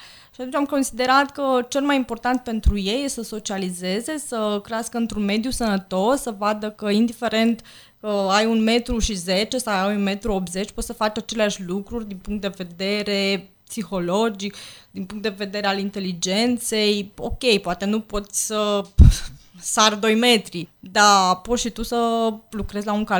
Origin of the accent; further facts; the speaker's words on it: Bucharest, Romania; Sediul este în București, deoarece noi, cele trei mămici, eram din București